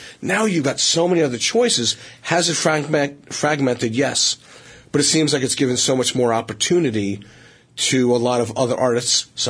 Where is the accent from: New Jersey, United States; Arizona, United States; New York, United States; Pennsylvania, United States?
Arizona, United States; Phoenix; I grew up in a good a lot of growing up in Phoenix.